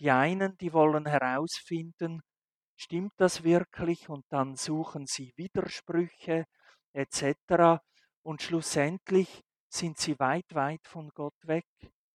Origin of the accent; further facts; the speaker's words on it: Switzerland; now in Austria; Ich meine, ich als Schweizer, ich bin natürlich auch ein Vertreter der Schweiz hier in Österreich.